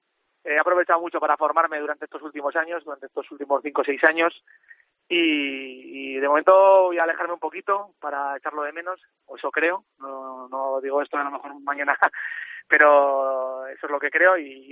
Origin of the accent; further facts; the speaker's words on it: Grañén, Aragon, Spain; Yo al final tuve la suerte de jugar en mi pueblo tres años